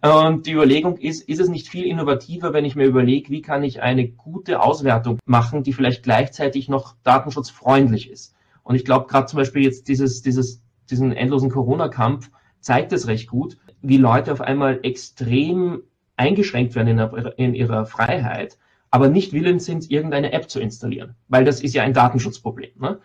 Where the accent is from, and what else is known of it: Austria